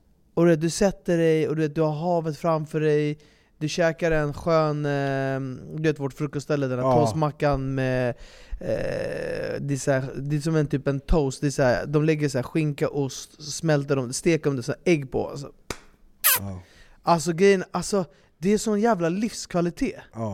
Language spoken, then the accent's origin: Swedish; Sweden; För jag är ju svensk.